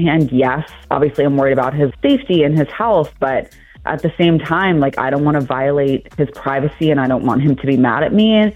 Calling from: Towson, Maryland, United States; from Towson.

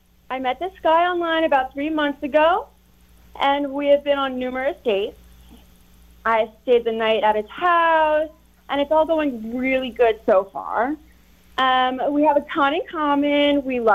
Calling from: Chesapeake, Virginia, United States; I am calling from Chesapeake.

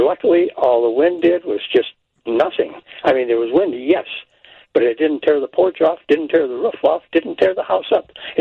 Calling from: Aurora, United States

